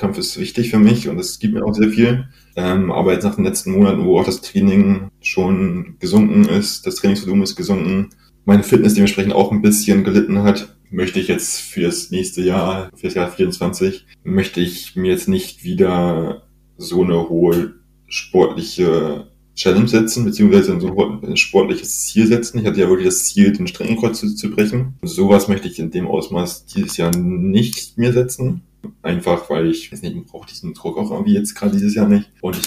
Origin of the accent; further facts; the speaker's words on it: Hamburg, Germany; ich als Norddeutscher, Hamburger, ich bin halt auch nicht wirklich bergfest, 2-Meter-Typ sowieso nicht.